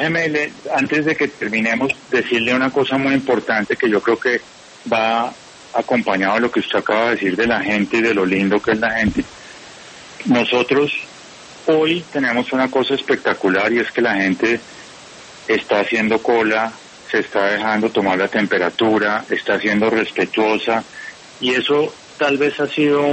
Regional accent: Colombia; a mí eso me tiene muy complacido como colombiano.

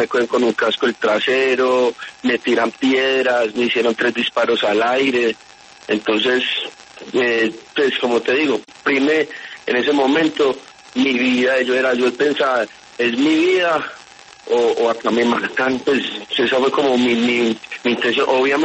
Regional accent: Antioquia, Colombia; Yo soy un simple paisa comerciante que me reduzco el pan de cada día todos los días

